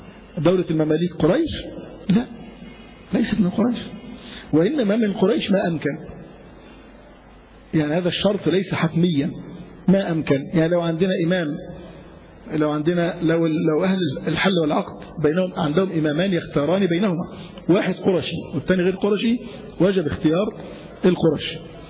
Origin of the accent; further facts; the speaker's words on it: Egypt; احنا مصريين